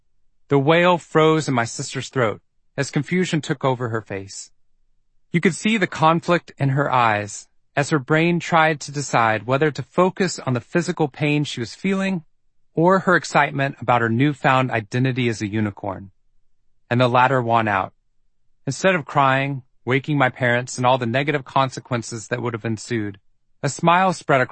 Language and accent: English; Texas, United States; I'm from Texas.